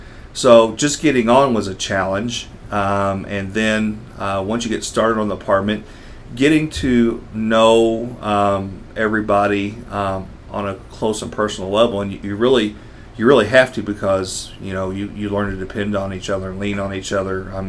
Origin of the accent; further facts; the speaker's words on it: Clarksville, Tennessee, United States; I grew up in Old Clarksville, and we lived right across the street from the fire station on Stansford Avenue.